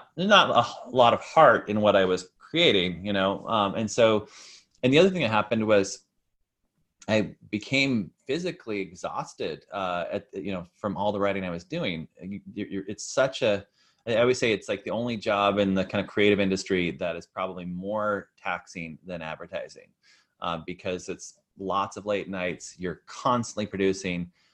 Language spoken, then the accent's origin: English; Idaho, United States; I grew up in Idaho, where there aren't a lot of writers.